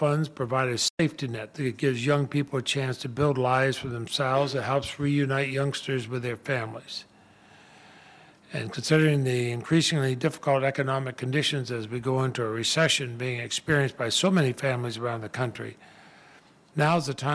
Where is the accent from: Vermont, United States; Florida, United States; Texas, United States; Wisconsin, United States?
Vermont, United States; Another now works with homeless youth in my home state of Vermont.